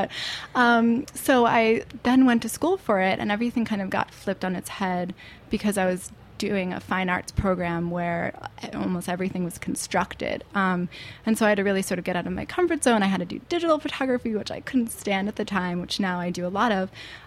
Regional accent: Hastings-on-Hudson, New York, United States; So I grew up in Westchester and Hastings on Hudson, and I went to school in SUNY New Paltz, so about an hour and a half north.

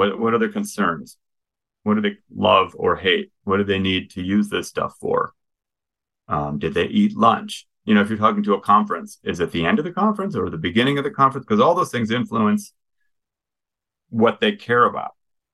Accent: Midwest, United States; I'm pretty thoughtful. I'm from the Midwest. We don't do rah-rah.

